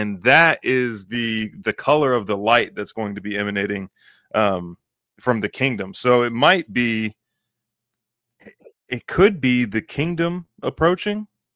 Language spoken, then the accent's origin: English; Kansas, United States; And I grew up in Kansas where they like set records on whitetail.